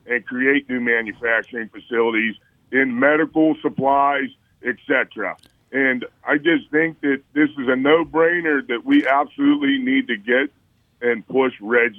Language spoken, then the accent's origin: English; Homer City, Pennsylvania, United States; Just my hometown alone, Homer City, the tax base it makes up to make my alma mater, Homer City School District, run will be devastating.